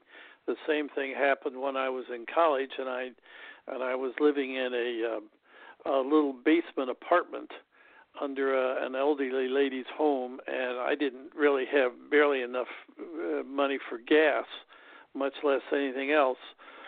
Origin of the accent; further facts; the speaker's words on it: Kansas, United States; And so I was from Kansas, and so I got